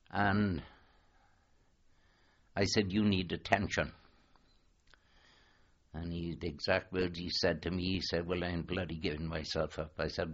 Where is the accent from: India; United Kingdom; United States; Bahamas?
United Kingdom; I said, for Christ's sake, don't shoot. I said, I'm British.